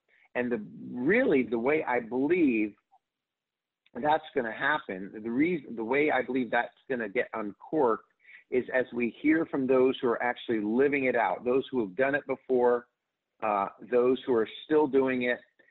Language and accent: English; Connecticut, United States; now in Dallas, United States; I grew up in Connecticut, so I've heard of Rhode Island.